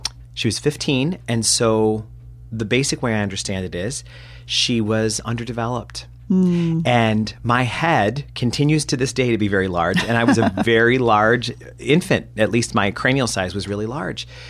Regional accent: Rochester, New York, United States; And I grew up in Rochester, New York.

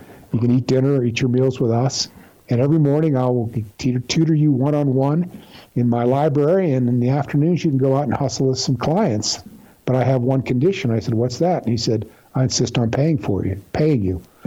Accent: Pittsburgh, Pennsylvania, United States; I'm from Pittsburgh, Pennsylvania, from a large Catholic.

